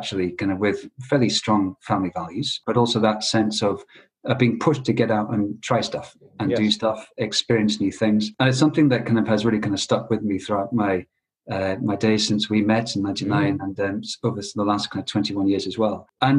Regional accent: Scotland, United Kingdom; Yes, I'm originally from Scotland, but I suppose I've got that kind of strange mix of my dad is from Yorkshire, like yourself, Paul.

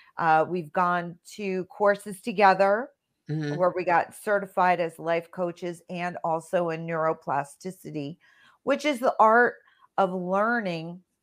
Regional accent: New Jersey, United States; I'm a Jersey girl, really.

